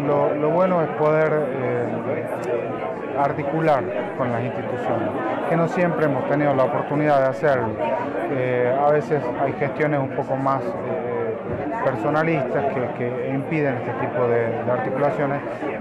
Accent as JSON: {"language": "Spanish", "region": "La Rioja", "country": "Argentina", "said": "La verdad que es toda una responsabilidad y todo un orgullo que como riojano nos hayan distinguido de esta manera."}